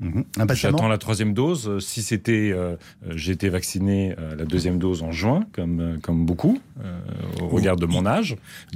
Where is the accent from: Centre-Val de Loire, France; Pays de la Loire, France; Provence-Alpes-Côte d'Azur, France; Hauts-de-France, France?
Hauts-de-France, France; Je raconte régulièrement mon enfance picarde, dans l'Aisne, à la campagne, dans un village. J'ai été à Laon, là où j'ai fait mes études. Après, je suis monté à Paris.